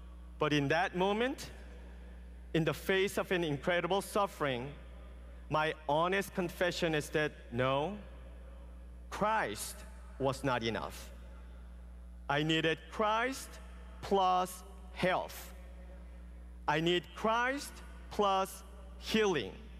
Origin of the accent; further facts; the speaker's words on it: South Korea; now in United States; So I went to Korea, my home country.